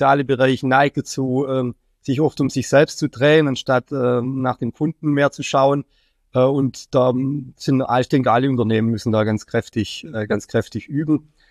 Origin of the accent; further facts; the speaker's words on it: Baden-Württemberg, Germany; Ich komme ursprünglich aus Baden-Württemberg